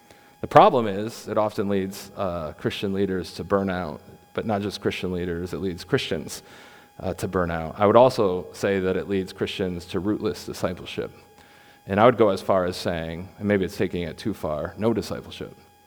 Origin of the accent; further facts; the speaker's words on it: Grand Rapids, Michigan, United States; I can think of a church from my hometown in Grand Rapids.